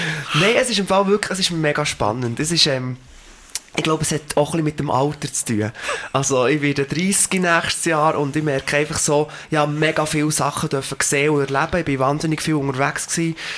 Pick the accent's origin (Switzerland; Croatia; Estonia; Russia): Switzerland; da als Schweizer, der Englisch singt, einfach nicht gleich akzeptiert wird wie einer, der halt aus Amerika kommt.